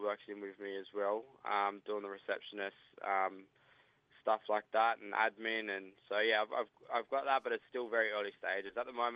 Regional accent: Sydney, New South Wales, Australia; I guess it started out here in Sydney Southeast. I grew up around Maroubra, Laparoo's communities, and been here pretty much my whole life.

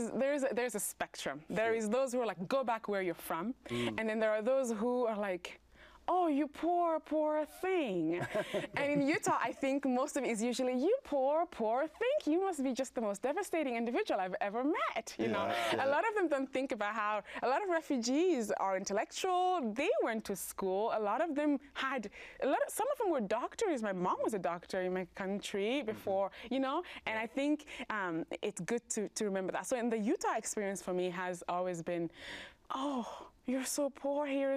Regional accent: Guinea; originally from Guinea, West Africa. Came here in 2010

